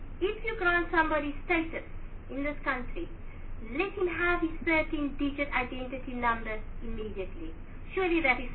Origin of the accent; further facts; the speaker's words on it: South Africa; And it may say that as a South African, you can add many negatives to that if you want to.